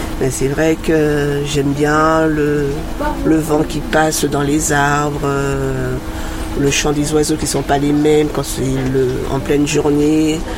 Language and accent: French; Martinique, France; Déjà, mon accent, je me rappelle, j'étais souvent moquée par rapport à ça.